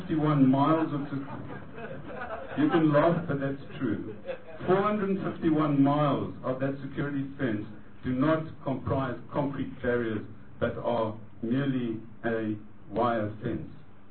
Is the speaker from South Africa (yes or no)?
yes; South Africa; And as a South African, I call on this committee to reconsider its support